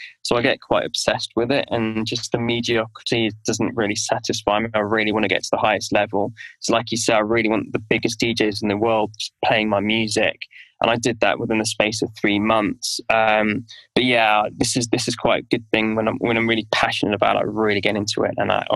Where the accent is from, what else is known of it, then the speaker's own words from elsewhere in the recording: England, United Kingdom; Well, my parents are from Trinidad, and I was born and raised in England. As Trinidad's a really mixed race country, my heritage is very mixed as well. So it's Black, Caribbean, Indian, South American, some French in there as well.